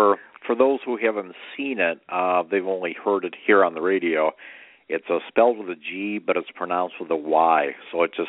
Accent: Illinois, United States; accent: Chicago; now in Naperville, United States; growing up in and around the Chicago area. So you can hear that probably in my Chicago accent

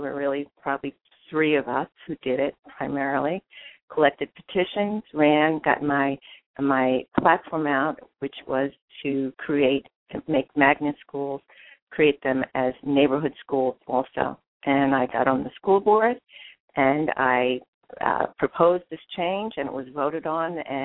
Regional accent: Brooklyn, New York, United States; now in Albany, United States; In Albany, I came in from Brooklyn. I was a Brooklyn kid and came up and got involved with grassroots organizations and made a difference.

